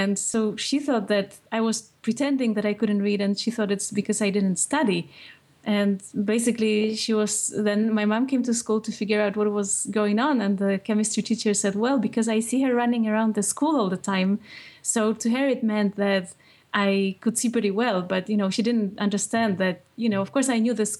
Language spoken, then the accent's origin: English; Poland; And at the time when I was growing up in Poland, it wasn't very common for people like myself to go to mainstream schools.